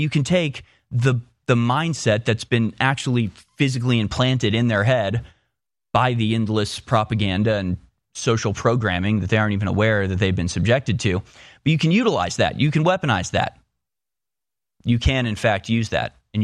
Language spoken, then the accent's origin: English; United States; yeah, I'm an American.